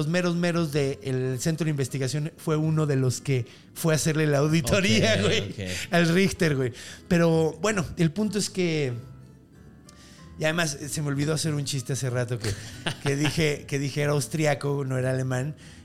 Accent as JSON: {"language": "Spanish", "region": "Yucatán", "country": "Mexico", "said": "Lo dije como yucateco, ¿no?"}